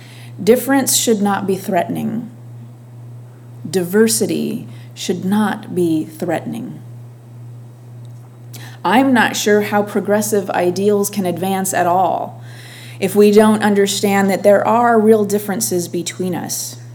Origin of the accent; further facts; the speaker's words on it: San Diego, California, United States; I'm a San Diegan, I'm a Californian, I'm a Unitarian Universalist, I'm an American.